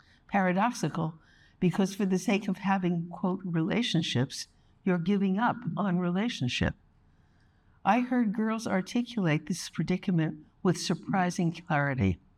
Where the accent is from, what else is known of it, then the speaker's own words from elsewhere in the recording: New York City, New York, United States; I was born and raised in New York City, the much wanted and much loved only child of Jewish parents